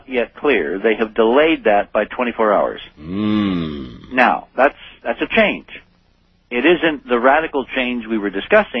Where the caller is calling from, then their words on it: New York, United States; But it's not L.A., it's not New York, and I'm speaking from New York.